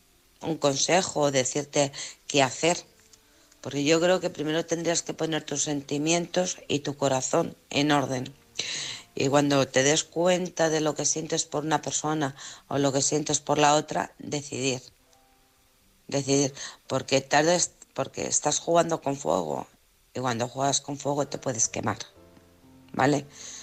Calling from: Alcorcón, Community of Madrid, Spain; de Alcorcón.

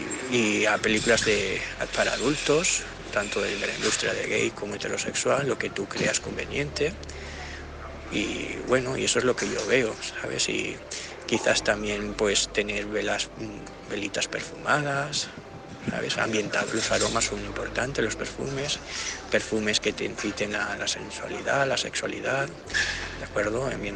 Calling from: Gandia, Valencian Community, Spain; de Gandía.

